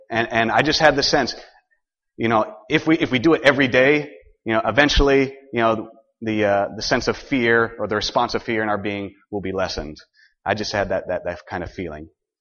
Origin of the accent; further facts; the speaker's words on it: Worcester, Massachusetts, United States; I'm from Worcester, Massachusetts.